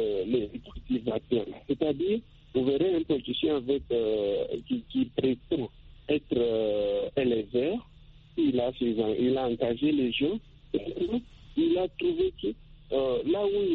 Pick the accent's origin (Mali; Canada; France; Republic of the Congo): Republic of the Congo; si je passe ici chez nous, en République du Congo, il est tout à fait différent